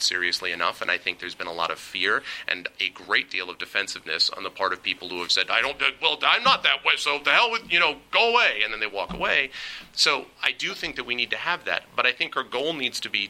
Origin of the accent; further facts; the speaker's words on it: Northeast, United States; I grew up in the Northeast, so I thought Portland, Maine.